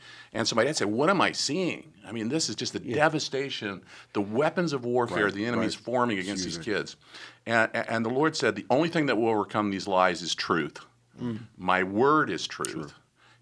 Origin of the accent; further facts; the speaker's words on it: Beirut, Beirut Governorate, Lebanon; also born or lived in France; now in United States; I grew up on the mission field. I grew up in Beirut, Lebanon. And then after the war, we were evacuated. We moved to France. So I didn't live in the United States until I was about 16, 17.